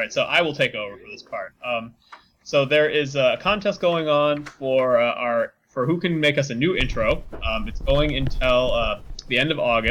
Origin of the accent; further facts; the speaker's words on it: United States; even though I listened to a guy singing it, because I'm American.